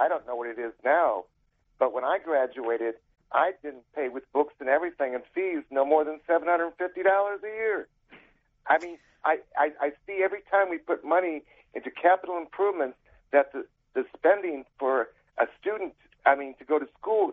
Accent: Akron, Ohio, United States; I'm from Akron, as you said, mm-hmm. and I've watched the University of Akron grow tremendously since I graduated in 79.

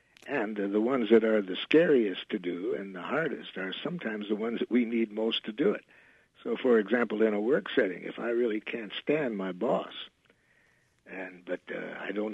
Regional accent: Detroit, Michigan, United States; Where I grew up in Detroit, We used to have a little poem.

